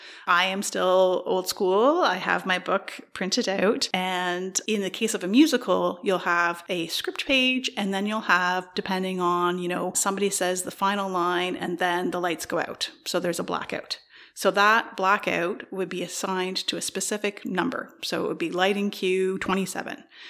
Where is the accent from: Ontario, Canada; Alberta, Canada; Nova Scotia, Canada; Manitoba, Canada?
Ontario, Canada; Brockville